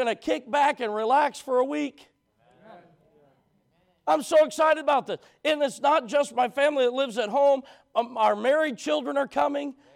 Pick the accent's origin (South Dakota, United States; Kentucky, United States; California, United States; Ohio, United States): Kentucky, United States; the church I grew up in Kentucky